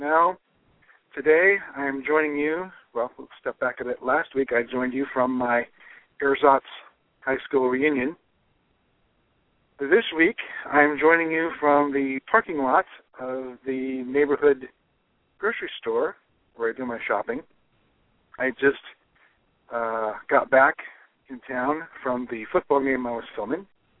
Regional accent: United States; born there; I am a Native American in the sense that I was born in America.

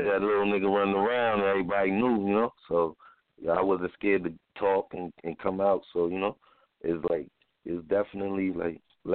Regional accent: New York City, New York, United States; originally I was born in New York Hospital in Manhattan. Then first apartment I lived in was Queensbridge, 12th Street, 4009.

